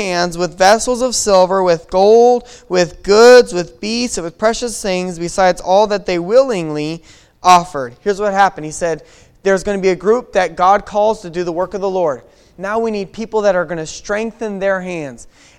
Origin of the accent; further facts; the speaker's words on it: Mexico; I had the joy and privilege of growing up on the mission field. And growing up in Mexico